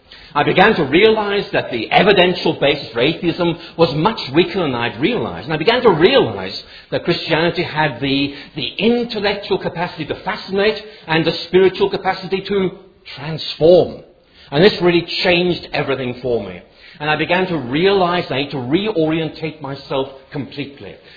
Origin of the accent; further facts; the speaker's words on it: Belfast, Northern Ireland, United Kingdom; Because I grew up in Belfast, and of course Edinburgh is very posh.